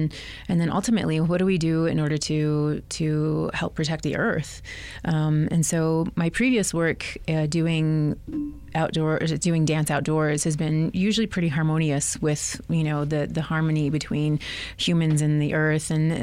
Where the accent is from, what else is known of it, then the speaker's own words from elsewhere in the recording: Albuquerque, New Mexico, United States; I'm from Albuquerque and having, you know, lived here and spent a lot of time in nature and also in the urban areas of Albuquerque